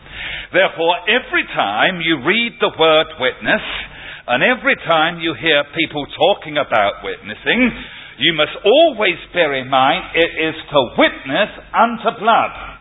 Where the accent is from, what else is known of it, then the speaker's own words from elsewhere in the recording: London, United Kingdom; accent: Cockney; I didn't like that because I'm a Cockney.